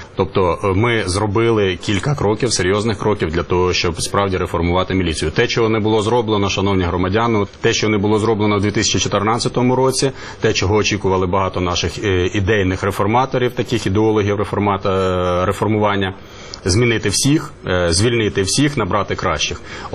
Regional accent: Kharkiv Oblast, Ukraine; born or raised there

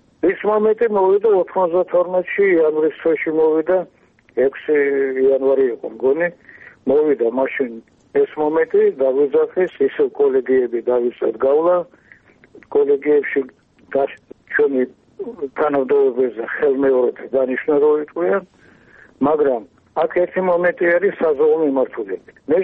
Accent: Tbilisi, Georgia; born there; მაგრამ მე ხომ თბილისში დავიბადე, გასო.

